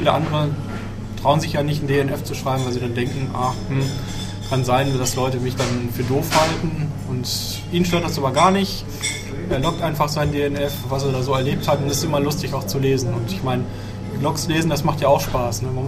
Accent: Hamburg, Germany; ja, ich bin aus Hamburg

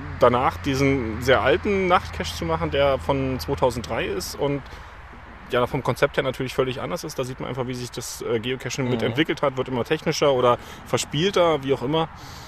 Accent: Eberswalde, Brandenburg, Germany; in Überswalde, das ist eben mein Heimatort, wo ich mal aufgewachsen bin

